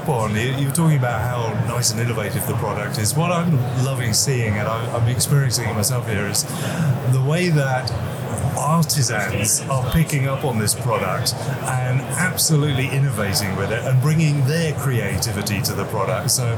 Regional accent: United Kingdom; now in Boston, United States; Despite that accent, I'm actually from Boston, originally from the UK a long time ago.

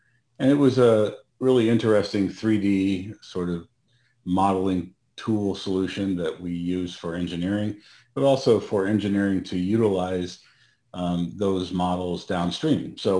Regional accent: Colorado, United States; now in Dallas, United States; I grew up in Colorado and skied and a lot of winter sports.

